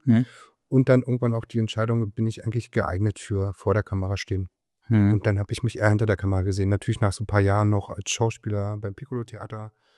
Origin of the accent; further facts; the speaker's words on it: Cottbus, Brandenburg, Germany; also born or lived in Spremberg; Spremberg bin ich geboren und bin in Cottbus groß geworden und aufgewachsen und habe da auch mein erstes Büro gehabt und bis ich 30 war, dann dort auch gelebt.